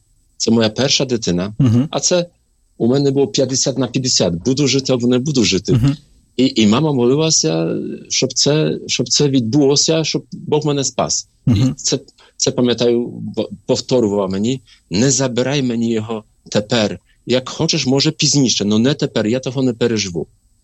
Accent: Grodziszów, Lower Silesian Voivodeship, Poland; also born or lived in Wrocław; Я народився в такому маленькому селі в Польщі. Тобто народився у Вроцлаві, але жив в такому селі Гродзішов. Це Дольнośląskie województwo в 1970 році

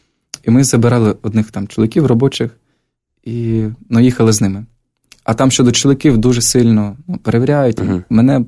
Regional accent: Melitopol, Zaporizhzhia Oblast, Ukraine; я є громадян, я є родом з Мелітополя, я маю прописку

